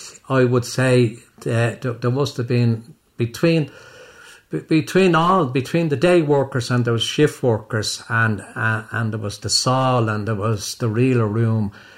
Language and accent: English; Dublin, Leinster, Ireland; I was born on the Nace Road, up beside where the Green Isle Hotel is now. That was all green fields.